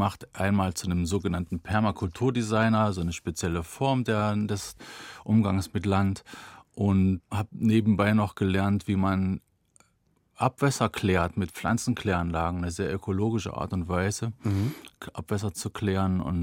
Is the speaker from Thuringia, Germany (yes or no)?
yes; Erfurt, Thuringia, Germany; von Erfurt, meiner Heimatstadt, an die Ostsee.